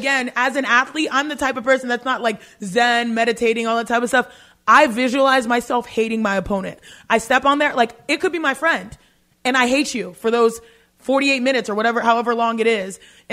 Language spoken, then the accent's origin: English; Tomball, Texas, United States; born there; I was born in Tomball Hospital. So like, something must be in the water out there in Tomball.